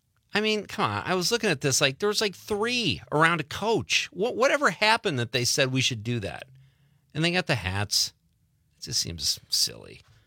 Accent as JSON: {"language": "English", "town": "Lockport", "region": "Illinois", "country": "United States", "tie": "born or raised there", "said": "I'm born and raised in Lockport, Illinois, and lived in many states."}